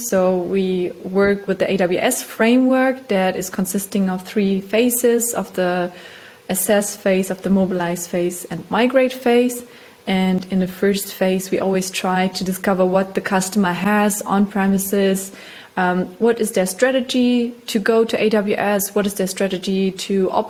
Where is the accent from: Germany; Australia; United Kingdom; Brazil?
Germany; English is a second language; moved away as an adult; now in Vienna, Austria; Yeah, I come from Germany. I live now in Vienna, and in Germany I studied law and languages.